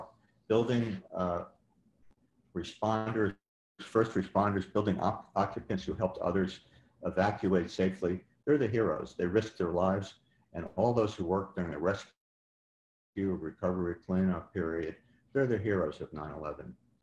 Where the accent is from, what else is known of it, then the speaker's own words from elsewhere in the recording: New York, United States; I'm a New Yorker